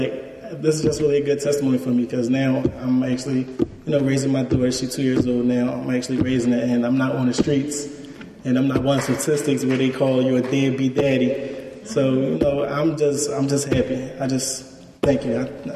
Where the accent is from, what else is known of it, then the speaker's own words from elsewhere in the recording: Philadelphia, Pennsylvania, United States; Now, violence, I'm from West Philadelphia.